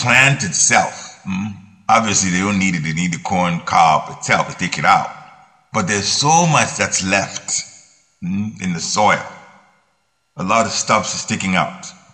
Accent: Ghana; I've seen this so many times when we were growing up in Ghana and West Africa.

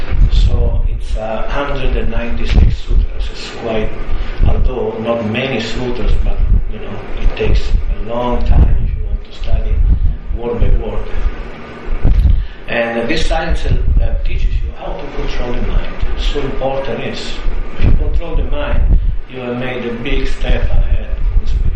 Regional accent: Italy; Originally, I'm from Italy.

